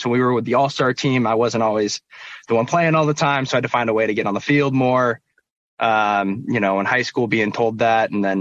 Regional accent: Portland, Oregon, United States; born there; also born or lived in Seattle; So I was born in Portland. We actually moved up to Seattle for a year.

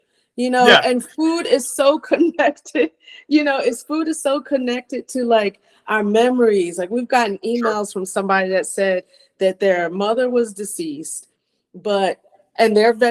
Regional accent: New Jersey, United States; So I'm born and raised in South Jersey, right outside of Philadelphia.

